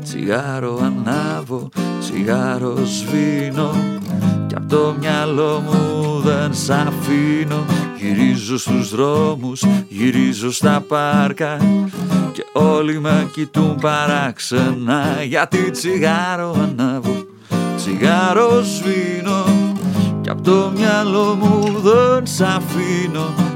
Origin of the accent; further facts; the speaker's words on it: Epirus, Greece; English is a second language; my mother, also me, I am from Zagori.